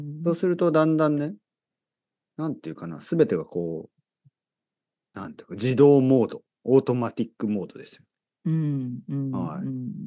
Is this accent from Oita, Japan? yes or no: yes; Oita, Japan; 分県、僕の生まれ育った場所。両親の家にいます。